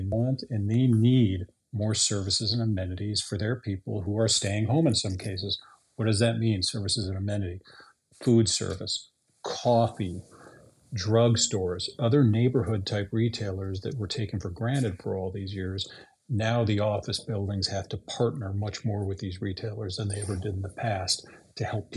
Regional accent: Chicago, Illinois, United States; And I think of Chicago, my hometown, as an example.

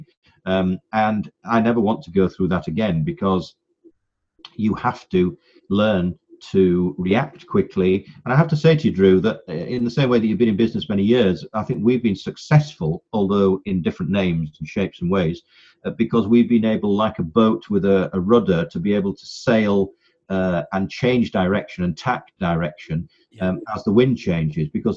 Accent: Hull, Yorkshire and the Humber, United Kingdom; also born or lived in London / Leeds; I am born and bred in Hull in Yorkshire. I trained in London for 4 years down in Dover Street in the West End with an Anglo-Italian law firm, which set me up, came back up to Hull. And then from Hull went to Leeds

